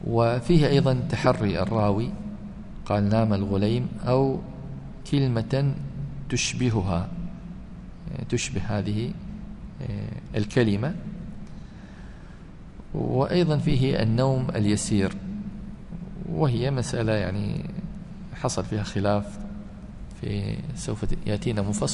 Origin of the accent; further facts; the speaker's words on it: United Arab Emirates; كما هو الحال عندنا في الإمارات, كل الأسماء مصغرة صحيح